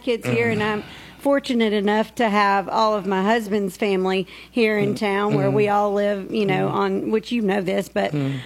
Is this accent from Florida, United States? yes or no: no; Tennessee, United States; also born or lived in Alabama; I moved to Tennessee when I was five. We moved from Alabama.